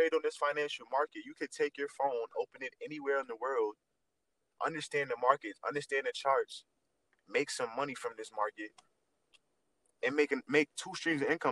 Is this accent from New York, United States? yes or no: yes; Harlem, New York, United States; I'm from Harlem, New York.